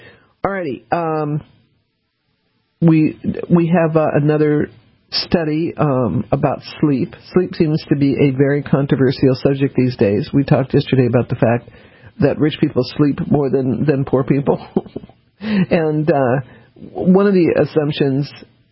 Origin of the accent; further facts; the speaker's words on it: New Orleans, Louisiana, United States; born there; I actually, after Katrina, since I was born in New Orleans, wanted to go down to New Orleans over Christmas and help out.